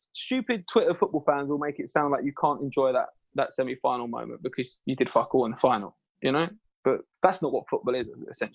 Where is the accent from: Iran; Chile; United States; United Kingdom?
United Kingdom; London; I grew up in East London.